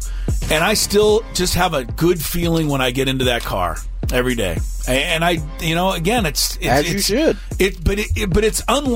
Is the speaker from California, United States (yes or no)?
yes; Beverly Hills, California, United States; But, you know, I grew up in Beverly Hills.